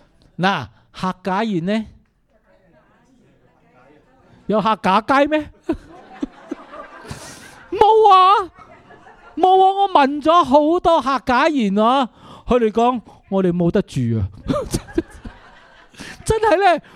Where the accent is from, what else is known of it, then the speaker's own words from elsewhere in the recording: Guangdong, China; 請問我們廣府人喜不喜歡去那些地方啊？